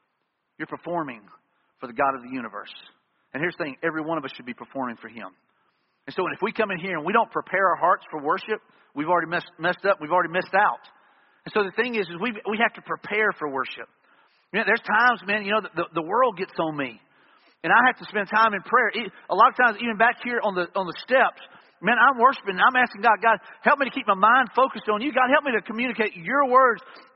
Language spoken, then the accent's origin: English; Eight Mile, Alabama, United States; You know, that's where I grew up in Eight Mile, Alabama.